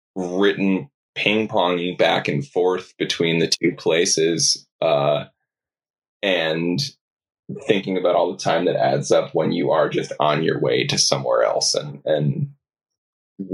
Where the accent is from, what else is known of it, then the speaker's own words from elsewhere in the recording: Cleveland, Ohio, United States; now in Philadelphia, United States; I moved from my hometown of Cleveland to Philadelphia